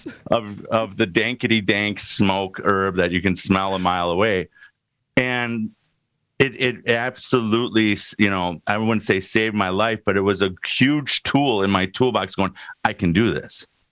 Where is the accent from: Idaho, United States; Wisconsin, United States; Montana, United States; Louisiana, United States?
Wisconsin, United States; West Bend; So I was born in West Bend. We called ourselves Benders. I'm half German, half Irish, born on St. Patrick's Day, born in the state of Wisconsin. I was born and bred.